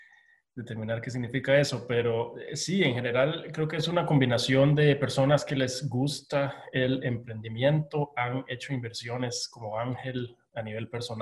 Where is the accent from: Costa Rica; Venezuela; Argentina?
Costa Rica; pero como estoy en mi país estoy tomándome muy buen café de altura, con una prensa francesa y toda la sofisticación correspondiente de un buen café. Entonces, si en Buenos Aires te comerías una buena carne y buen vino, en Costa Rica te tomas un buen café.